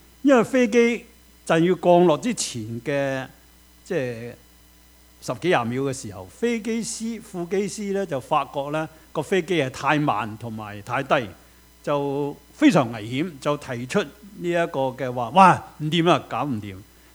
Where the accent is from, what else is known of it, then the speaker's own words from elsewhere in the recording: China; 其实不单止韩国人的文化，那我们中国人都是的，是不是？你想想我们中国人的文化何尝不是这样呢？